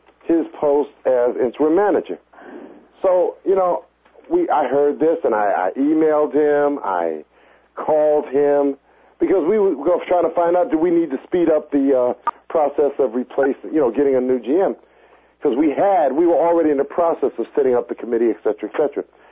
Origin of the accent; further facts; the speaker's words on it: New York, United States; because I visited New York, and I'm from New York. Home is where the hatred is, boy.